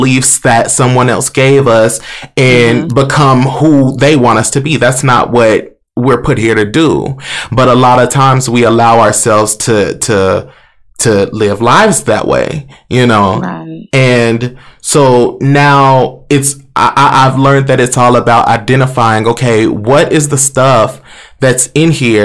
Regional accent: Tulsa, Oklahoma, United States; I'm from North Tulsa, so I don't know about X, Y, and Z.

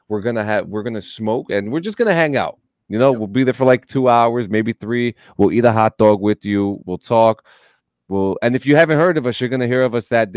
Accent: Union City, United States; You know, and you know growing up in Union City, you know, it we're used to like those loud noises because we grew up with our beds.

